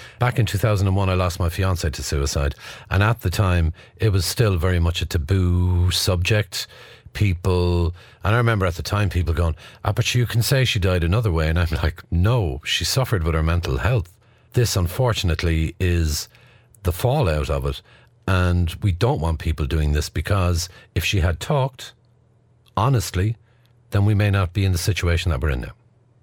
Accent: Blackrock, Munster, Ireland; you and I both come from the same area. I'm from Blackrock. You were just from up the road. So it was literally a hometown gig.

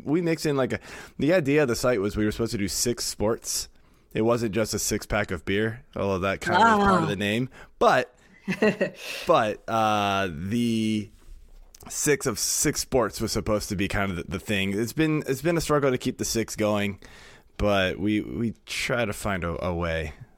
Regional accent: Virginia, United States; Yeah, so I grew up in the Washington, D.C. area, just outside of D.C. in Virginia.

